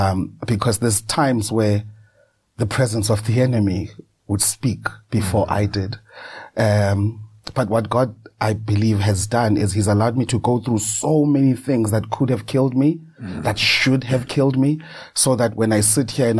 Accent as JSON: {"language": "English", "town": "Soweto", "region": "Gauteng", "country": "South Africa", "tie": "born or raised there", "said": "I was born in Soweto, Rockville, to be precise. I lived there with my mom, my dad, my uncle, Putimshin, Usis Lucia, and my brother, Utsepo."}